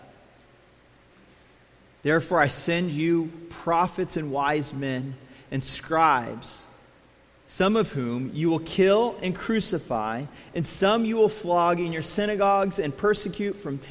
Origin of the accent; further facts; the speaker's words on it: California, United States; I'm different because of growing up in Central California.